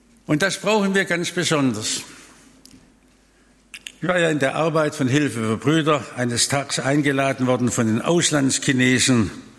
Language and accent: German; Germany; Und dann habe ich gesagt, ich komme aus Deutschland, hast du mir eine Botschaft für die Christen in Deutschland?